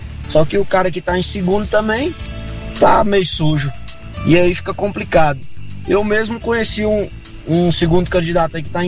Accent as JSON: {"language": "Portuguese", "region": "Piauí", "country": "Brazil", "said": "Então, eu sou do Piauí, muita gente lá vai trabalhar, vai pra roça"}